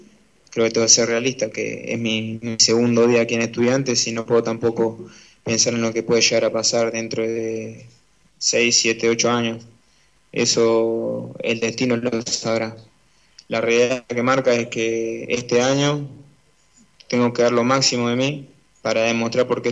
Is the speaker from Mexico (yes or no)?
no; Uruguay; now in La Plata, Argentina; todos saben que yo soy uruguayo, pero estoy radicado acá en La Plata